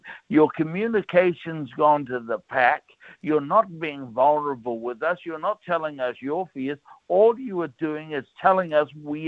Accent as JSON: {"language": "English", "country": "New Zealand", "said": "You know, we're Kiwi. We used to get on the tools and just, you know, work with what we had."}